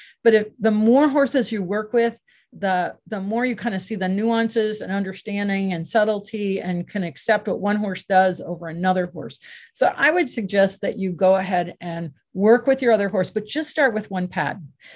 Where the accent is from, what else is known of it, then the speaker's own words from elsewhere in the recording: Scotland, United Kingdom; I'm very Scottish and I push back.